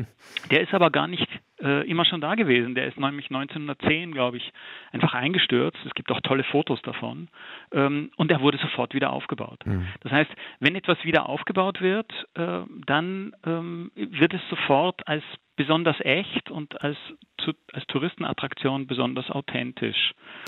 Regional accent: Austria; now in Switzerland; Ich bin ein Österreicher, der in der Schweiz lebt.

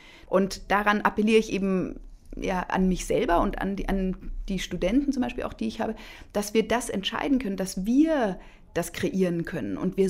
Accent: Munich, Bavaria, Germany; Das war auch zu dieser sehr wertvollen Zeit in meiner Jugend in München.

